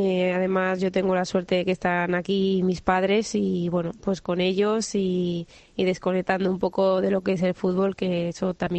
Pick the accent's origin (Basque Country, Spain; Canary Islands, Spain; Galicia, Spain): Galicia, Spain; muy gallega.